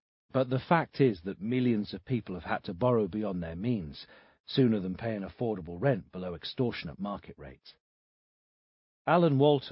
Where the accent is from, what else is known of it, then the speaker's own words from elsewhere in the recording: Stockport, North West England, United Kingdom; I grew up in Stockport, a few miles from Purnell's former constituency